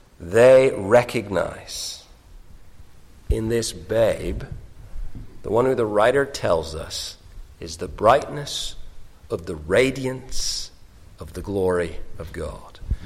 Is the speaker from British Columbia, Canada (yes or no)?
no; Ontario, Canada; I grew up in Ontario.